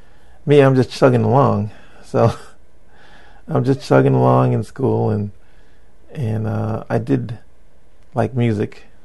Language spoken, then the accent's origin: English; Connecticut, United States; also born or lived in Ohio; I was born in Ohio, and I came to Connecticut when I was about 3 years old.